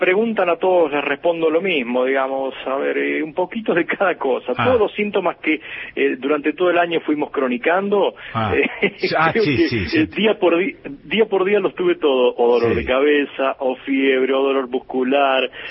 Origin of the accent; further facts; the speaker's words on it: Porteña, Córdoba, Argentina; born there; Nací en Porteña, un pequeño pueblo del este provincial de 5.000 habitantes